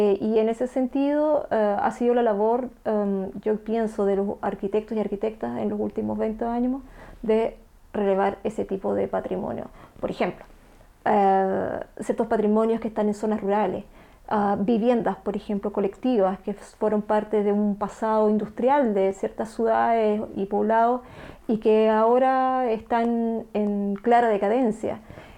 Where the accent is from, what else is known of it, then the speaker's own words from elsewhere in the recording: Osorno, Los Lagos, Chile; now in Valdivia, Chile; yo soy de Osorno, estudié en Osorno y después cuando terminé mi pregrado, se podría decir, me vine a Valdivia y terminé mi carrera acá, y me quedé trabajando en la universidad. Entonces, la mitad de mi vida la he vivido en Osorno y la otra mitad en Valdivia. Soy sureña.